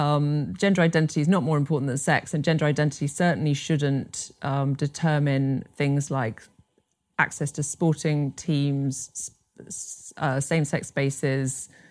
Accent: Scotland, United Kingdom; Okay, well, I'm originally from Scotland.

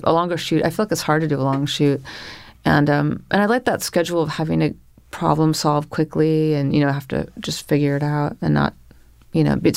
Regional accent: California, United States; now in New York City, United States; Yeah, I grew up in Northern California, but I...

